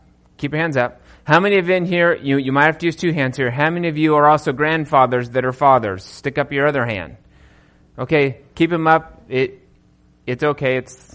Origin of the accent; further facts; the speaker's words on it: Aurora, Nebraska, United States; I grew up in Aurora. So most of you are familiar where that is, obviously. And both of my brothers are still in Nebraska.